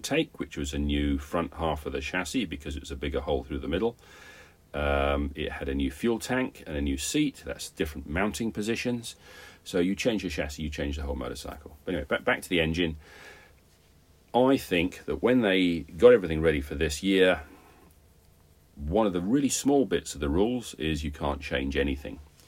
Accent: Rugby, West Midlands, United Kingdom; born there; in the town I was born in the Midlands, in Rugby.

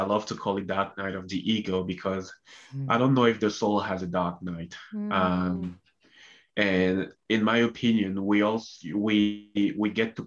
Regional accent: Cameroon; born or raised there; moved away as an adult

